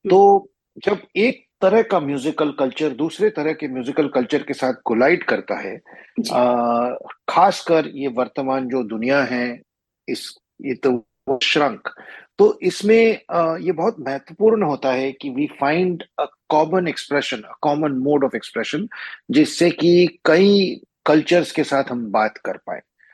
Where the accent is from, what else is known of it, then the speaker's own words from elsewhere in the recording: India; जैसे मैं हिंदुस्तान से हूँ, मैं भारत से हूँ